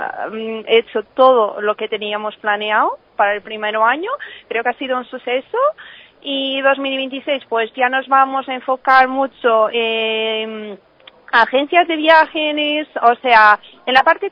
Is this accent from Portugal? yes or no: yes; Portugal; now in Spain; Pues yo soy portuguesa, ya vivo en España hace 3 años.